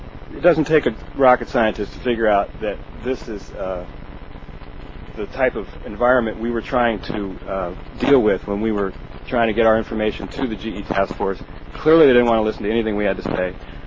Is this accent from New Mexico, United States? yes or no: no; Atascadero, California, United States; I'm from Atascadero, and Merry Christmas to everybody.